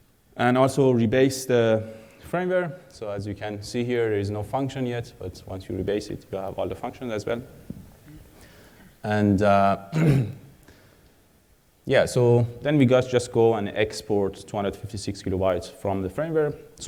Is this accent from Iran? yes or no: yes; Iran; English is a second language; I'm from Iran, by the way.